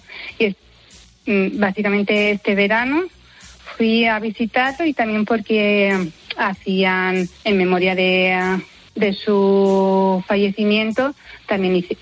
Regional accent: Valencian Community, Spain; now in Madrid, Spain; yo vivo en Madrid, pero soy valenciana y vivo en un pueblo cercano de donde nació

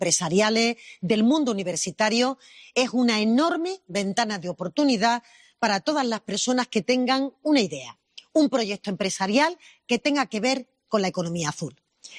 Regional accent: Andalusia, Spain; para mí como andaluza es un orgullo poder comprobar que Cádiz se está convirtiendo en un polo de innovación

